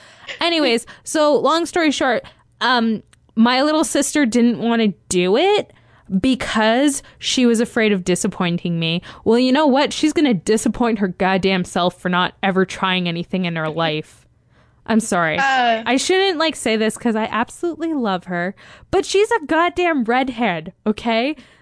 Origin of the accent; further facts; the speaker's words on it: Canada; and I'm actually Canadian.